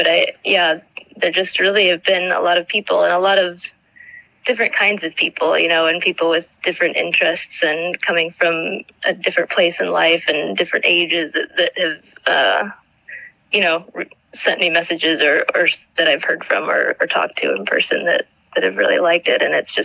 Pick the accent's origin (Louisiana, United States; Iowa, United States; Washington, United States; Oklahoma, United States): Iowa, United States; Yeah, I grew up in Iowa.